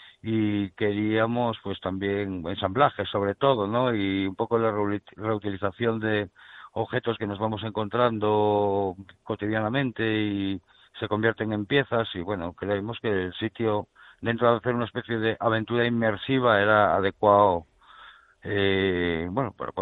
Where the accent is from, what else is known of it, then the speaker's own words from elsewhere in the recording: Oviedo, Asturias, Spain; a pesar de sentirme bastante profeta en mi tierra aquí en Oviedo